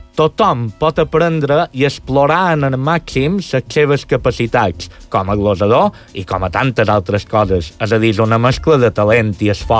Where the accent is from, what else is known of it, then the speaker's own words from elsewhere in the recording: Santa Margalida, Balearic Islands, Spain; glosaven el meu poble, Santa Margarida